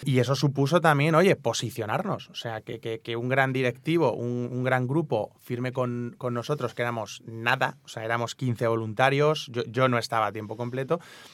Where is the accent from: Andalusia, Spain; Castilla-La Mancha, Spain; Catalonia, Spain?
Castilla-La Mancha, Spain; Ciudad Real; moved away as an adult; also born or lived in Madrid; Oye, que nos ha costado mucho trabajo que hayas podido estudiar en Madrid. Claro, yo me fui de Ciudad Real, fue un esfuerzo muy grande para mi familia.